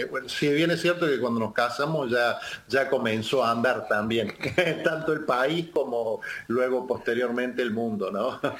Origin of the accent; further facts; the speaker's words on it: Córdoba, Argentina; also born or lived in Neuquén / La Pampa; yo soy oriundo de Córdoba, yo nací en Córdoba, parte de mi familia todavía vive en Neuquén. Mis padres migraron de Córdoba a Neuquén en el año 82 aproximadamente